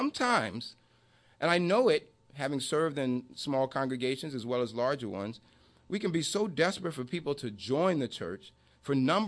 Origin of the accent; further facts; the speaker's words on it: New York, United States; I'm from New York.